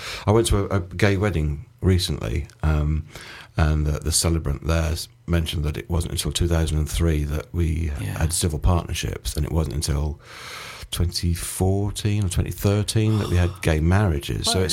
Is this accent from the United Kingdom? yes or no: yes; Thetford, East of England, United Kingdom; I went home in June. To my hometown to see my dad, my hometown of Thetford in Norfolk.